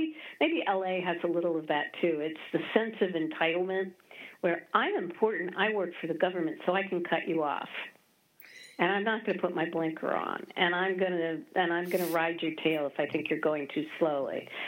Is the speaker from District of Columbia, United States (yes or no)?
yes; Washington, District of Columbia, United States; now in Chicago, United States; I grew up in Washington, D.C. Probably a lot of your listeners already know that. Or probably, I don't know if they even care, but I've been in Chicago. I've been in Chicago now over 40 years.